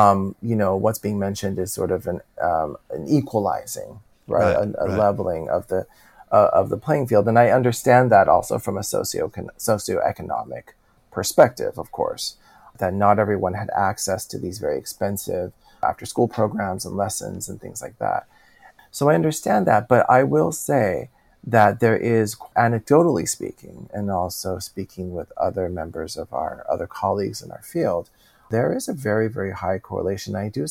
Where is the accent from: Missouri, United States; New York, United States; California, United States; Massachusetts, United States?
California, United States; And I'm from California. And so as much as the rest of the country experiences that, us in California, it is en vogue for sure to have a therapist or two that you have seen.